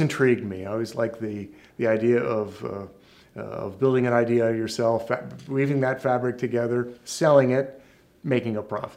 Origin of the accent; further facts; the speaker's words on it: Schenectady, New York, United States; I grew up in Schenectady, New York, upstate New York, freezing cold, in a family of three brothers, three sisters.